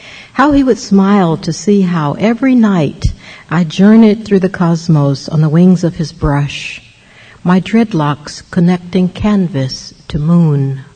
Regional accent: Georgia, United States; when I was growing up in Georgia

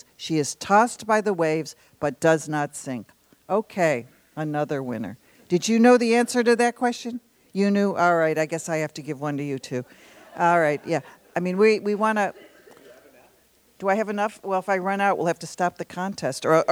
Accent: Buffalo, New York, United States; which isn't bad because I grew up in Buffalo.

